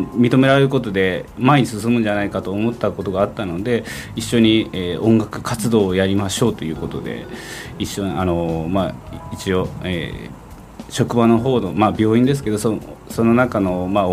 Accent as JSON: {"language": "Japanese", "region": "Miyazaki", "country": "Japan", "said": "いや、宮崎県のちょっと田舎の方だったんですけど。"}